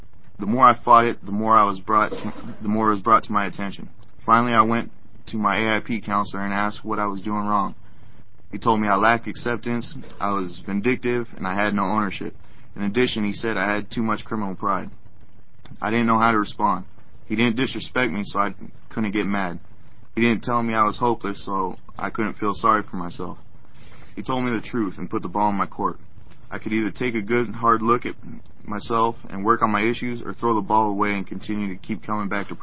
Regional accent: Oregon, United States; I informed my counselor that I was from Lane County and I needed housing.

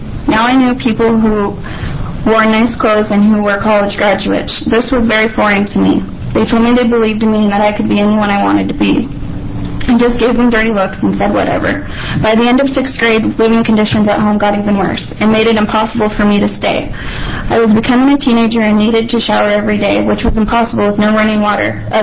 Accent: Wolf Creek, Oregon, United States; I grew up in Wolf Creek, an area known for drug raids and criminals.

